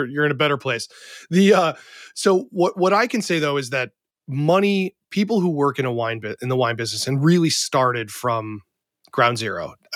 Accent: Midwest, United States; I grew up in the Midwest, and I've talked a lot on this podcast that my entry point was Franzia.

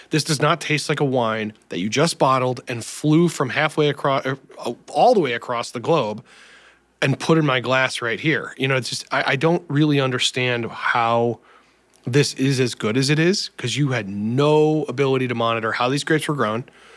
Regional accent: United States; I had no currency exchange as an American.

